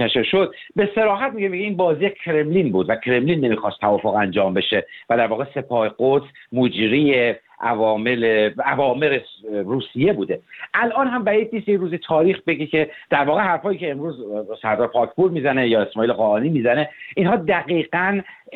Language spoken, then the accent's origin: Persian; Iran